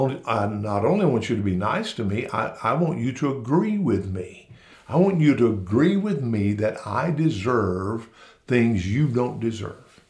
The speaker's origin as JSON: {"language": "English", "region": "the South", "country": "United States", "said": "So I'm not only victimized because I am a white male, and I am from the South, and I am a redneck, and I'm single, and I'm old"}